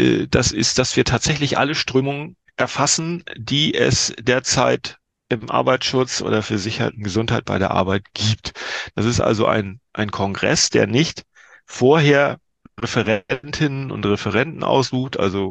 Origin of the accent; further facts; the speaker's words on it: Northern Germany, Germany; als Norddeutscher muss man sagen, war nicht ganz klein